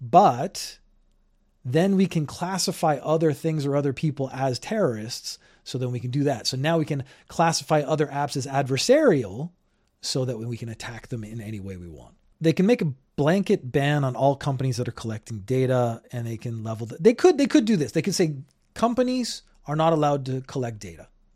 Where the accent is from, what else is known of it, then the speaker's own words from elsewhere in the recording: Canada; now in Japan; I'm Canadian. I'm actually from a socialist republic, which means social services are inherently a part of the political system where I come from. I live in Japan